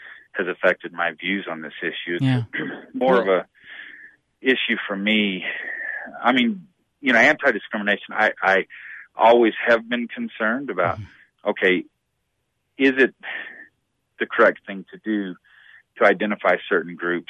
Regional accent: Houston, Texas, United States; I grew up in Houston, and I have had so many of my high school buddies contact me

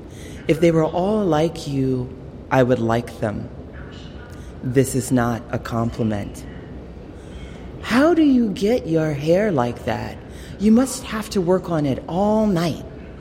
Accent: Chicago, Illinois, United States; now in Seattle, United States; I grew up in Chicago, and Seattle is actually, in terms of just experientially, the only time that I lived in a place where I was a real racial minority.

